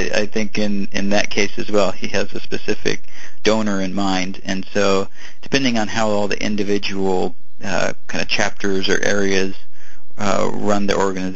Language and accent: English; Indianapolis, Indiana, United States; so I was in Chicago, and I grew up in Indianapolis, and I had always had kind of a thought in the back of my head what it would be like to run from Chicago to Indianapolis